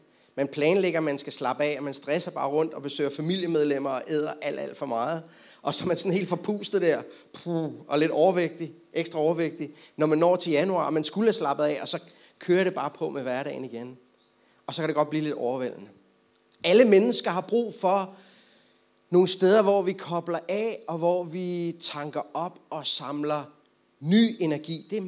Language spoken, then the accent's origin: Danish; Valby, Capital Region of Denmark, Denmark; og så er jeg jo også fra Valby